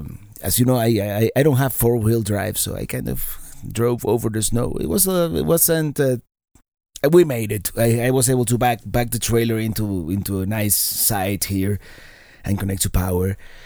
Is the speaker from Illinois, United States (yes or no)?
no; Florida, United States; I don't have a heated hose, as you know, I'm from Florida.